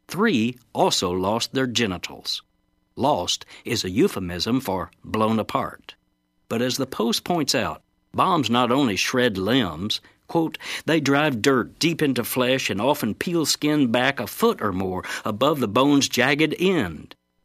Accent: Texas, United States; Here in my home state of Texas, we're suffering withdrawal pains.

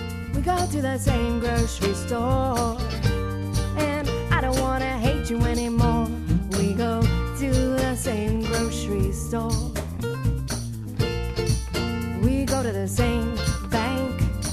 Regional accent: Ann Arbor, Michigan, United States; yeah, we're from Ann Arbor, Michigan, and I wrote this tune when we started off in Ypsilanti, right next door, and that's where we started the band.

